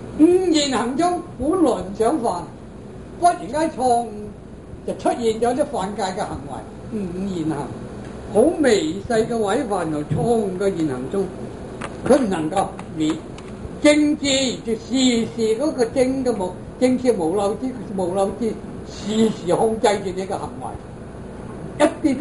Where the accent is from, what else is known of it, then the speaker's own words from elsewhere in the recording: China; 我哋中國人係點啊？啊，中國人咧都有啲分嘅噃。